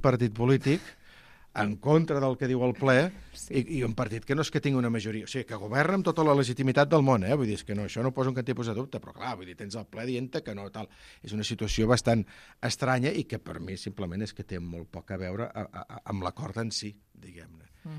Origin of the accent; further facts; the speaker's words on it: Sabadell, Catalonia, Spain; Que jo soc de Sabadell, saps?